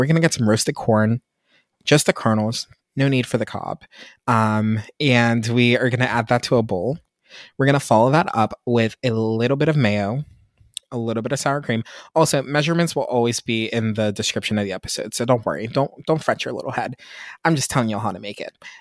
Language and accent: English; Pennsylvania, United States; Like, I got my first Mexican food restaurant that was, like, authentic in my hometown in the suburbs of Pittsburgh in the 2010s.